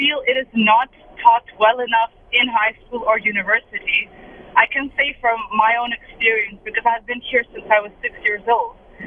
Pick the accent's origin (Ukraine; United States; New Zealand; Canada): Ukraine; now in Dubai, United Arab Emirates; I'm from Ukraine. I've been in Dubai for now 21 years.